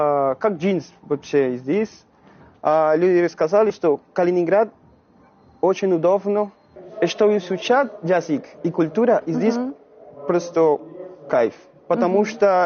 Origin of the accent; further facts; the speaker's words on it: Bogotá, Colombia; Russian is a second language; now in Kaliningrad, Russia; Угу. Я из Колумбии. Богота, Колумбия.